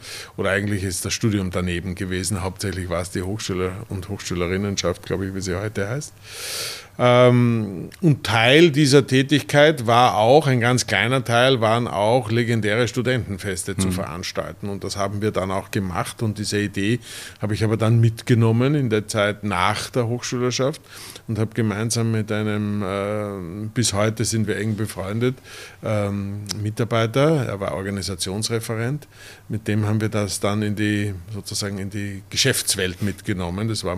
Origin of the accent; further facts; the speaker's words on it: Irdning, Styria, Austria; also born or lived in Gmunden, Austria; nach Gmunden gegangen, wo ich geboren bin. Okay. Aber nach 4 Tagen quasi zurück in die Steiermark und dort bin ich aufgewachsen.